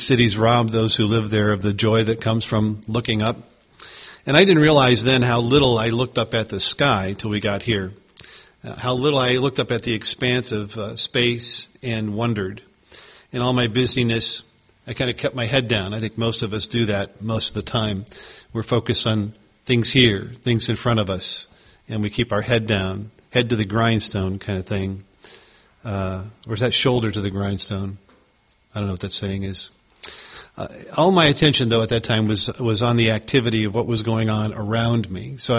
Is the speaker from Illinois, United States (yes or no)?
yes; Chicago, Illinois, United States; now in Minnesota, United States; we moved up here from Chicago about 3.5 years ago. And it's just been a wonderful transition for us.